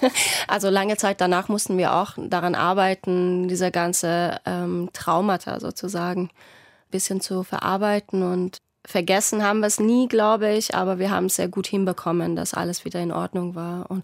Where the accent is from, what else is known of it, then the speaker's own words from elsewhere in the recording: Tehran, Iran; now in Munich, Germany; ich würde mich nicht als Deutsche sehen, obwohl ich mich hier zu Hause fühle. Mittlerweile ist meine Heimat mehr München als Teheran. Aber das ist bei mir klar, die Identität ist klar iranisch.